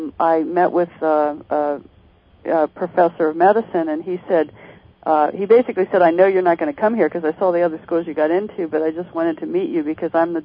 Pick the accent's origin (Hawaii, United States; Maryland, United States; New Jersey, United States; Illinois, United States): Maryland, United States; Well, I am from Maryland originally. I went to undergrad at Johns Hopkins, and my family lives in Maryland.